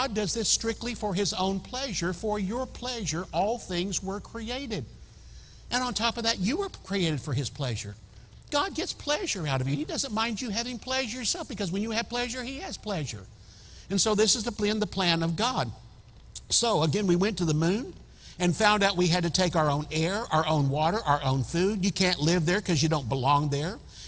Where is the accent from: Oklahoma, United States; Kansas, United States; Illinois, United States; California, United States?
Oklahoma, United States; Tulsa; I was born in Tulsa. I was born at St. John's Hospital. I lived in the south side of Tulsa.